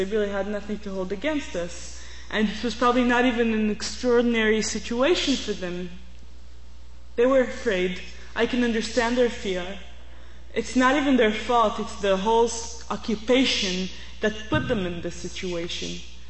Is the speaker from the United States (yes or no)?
no; Israel; You know, I grew up on Zionism. My family is a good Zionist family, Israeli-Jewish family. And I never had any idea about the implications that Zionism had for the people around me, for Palestinians living just 5 minutes from where I live.